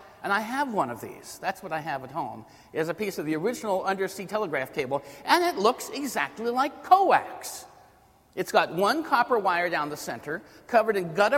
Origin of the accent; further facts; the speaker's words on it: San Francisco, California, United States; because in San Francisco, my hometown, they had the San Francisco Panama Pacific International Exposition